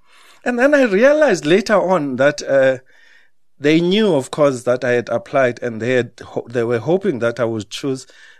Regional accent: Queenstown, Eastern Cape, South Africa; born there; because I had traveled all the way from the Eastern Cape, and because I was born in Queenstown.

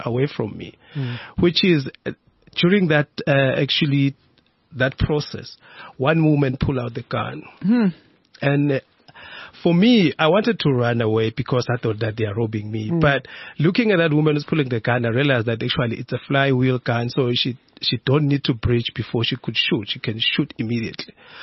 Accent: South Africa; Yes, I am a South African.

